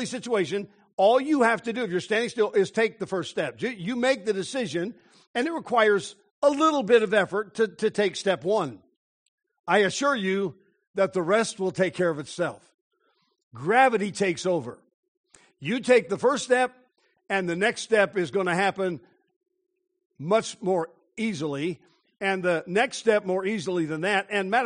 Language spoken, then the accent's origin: English; Denver, Colorado, United States; I was raised in Denver, Colorado, and there's a place right outside of Denver in the foothills of the Rocky Mountains called Red Rocks.